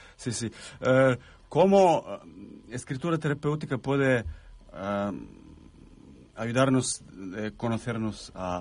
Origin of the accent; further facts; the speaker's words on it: Serbia; Yo vengo de Serbia